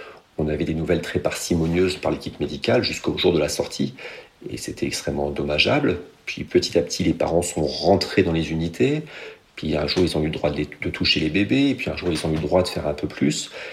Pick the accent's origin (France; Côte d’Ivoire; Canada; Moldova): France; qui sont encore expérimentales un petit peu chez nous en France.